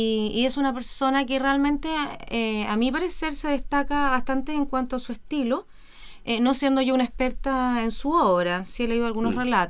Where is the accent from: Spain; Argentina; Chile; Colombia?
Chile; quizá eso forma parte de nuestra naturaleza o de nuestra esencia como chilenos